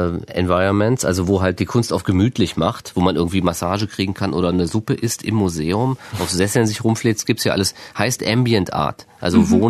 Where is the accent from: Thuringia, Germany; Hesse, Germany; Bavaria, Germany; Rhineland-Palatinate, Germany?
Hesse, Germany; Kassel; es ist ein Buch über meine Heimatstadt Kassel und die gilt als die hässlichste Stadt westlich Sibiriens